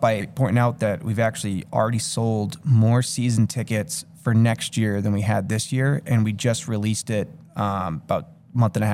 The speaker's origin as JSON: {"language": "English", "town": "Sutton", "region": "Massachusetts", "country": "United States", "said": "So I'm from Sutton. I still live in Sutton."}